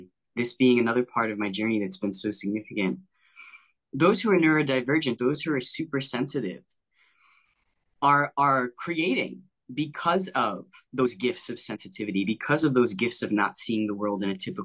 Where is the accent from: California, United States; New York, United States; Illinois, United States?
New York, United States; You know, I grew up in New York.